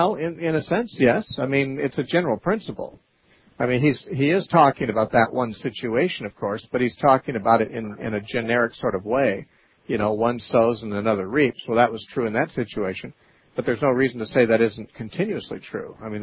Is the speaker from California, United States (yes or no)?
yes; Santa Cruz, California, United States; let's talk to Scott calling from Santa Cruz, California, my hometown.